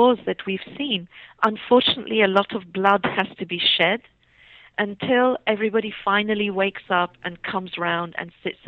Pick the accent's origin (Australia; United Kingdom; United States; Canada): United Kingdom; we had to find refuge, and that's why we ended up in Britain, and I grew up in Britain.